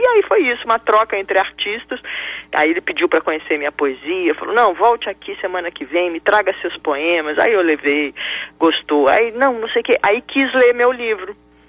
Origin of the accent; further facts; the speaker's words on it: São Paulo, Brazil; now in Rio de Janeiro, Brazil; Eu agora moro no Rio, mas sou nascida e criada em São Paulo.